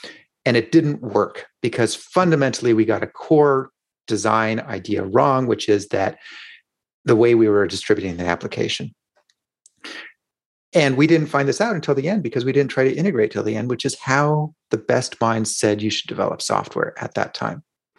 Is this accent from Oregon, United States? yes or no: yes; Portland, Oregon, United States; He and Ward Cunningham were working at Tektronix here in Portland, which happens to be my hometown.